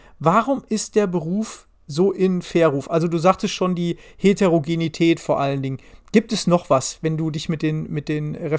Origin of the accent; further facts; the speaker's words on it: Dortmund, North Rhine-Westphalia, Germany; die ist mir hier im Ruhrgebiet zum ersten Mal, ich komme ja aus Dortmund